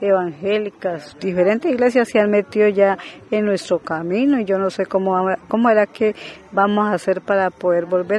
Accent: Corinto, Cauca, Colombia; Vengo de Corinto y vengo trabajando como guardia

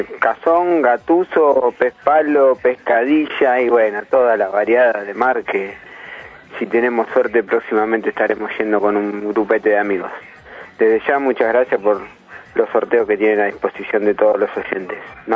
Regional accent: La Plata, Buenos Aires Province, Argentina; soy de La Plata, Abasto, como ya lo sabrán.

